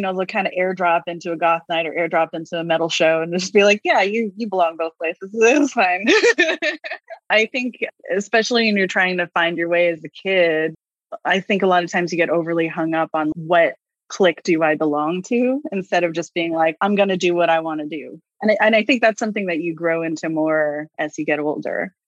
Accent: Honolulu, Hawaii, United States; I grew up in Honolulu, so I don't know. It's a bit of a small town vibe over there.

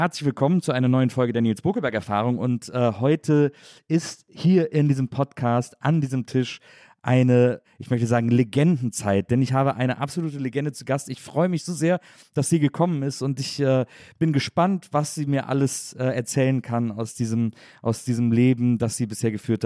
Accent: Cologne, North Rhine-Westphalia, Germany; Endlich ist es soweit. Endlich bin ich in meiner Heimat.

